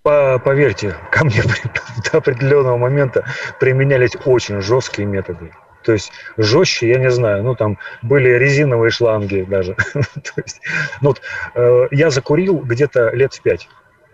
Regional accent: Sochi, Krasnodar Krai, Russia; Я вырос в Сочи практически, у меня бабушка оттуда.

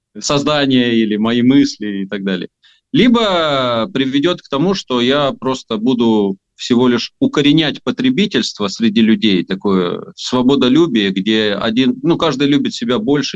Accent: Moldova; так как я родился, вырос в Молдове, а это достаточно эмигрирующая страна

